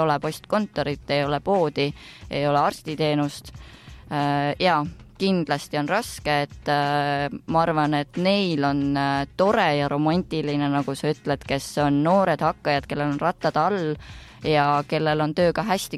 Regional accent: Saku, Harju County, Estonia; moved away as an adult; also born or lived in Rapla Parish; Ma olen tegelikult Saku tüdruk, enamus elust elanud Sakus, õppinud, kasvanud. Siis kui ma täisealiseks sain, siis tõi elu mind juba Raplamaale

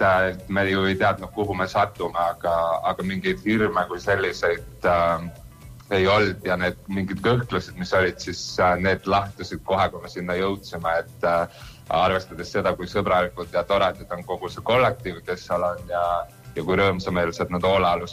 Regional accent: Rapla County, Estonia; kuna mina olen Raplamalt pärit ja minul oli selline soov kodukohta ikkagi appi minna

